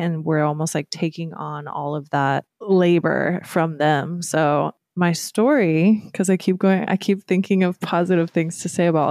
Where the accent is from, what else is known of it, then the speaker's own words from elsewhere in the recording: Midwest, United States; you think back to growing up in the Midwest in the US